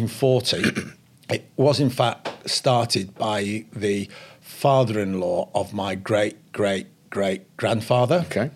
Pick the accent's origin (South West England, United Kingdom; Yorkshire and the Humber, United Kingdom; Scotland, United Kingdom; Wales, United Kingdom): Yorkshire and the Humber, United Kingdom; Leeds; I grew up in Leeds. I went to Leeds Grammar School, and then I went to Manchester University